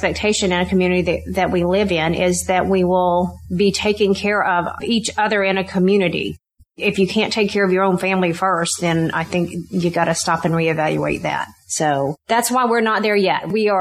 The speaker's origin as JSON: {"language": "English", "region": "the South", "country": "United States", "tie": "born or raised there", "said": "I grew up in the South"}